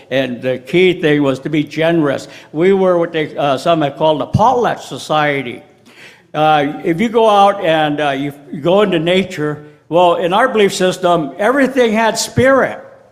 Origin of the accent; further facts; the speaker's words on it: Washington, United States; I am from the Snoqualmie, the Duwamish, the Tlalum, the Skagit, the Lummi, the Saanich, the Nooksack tribes.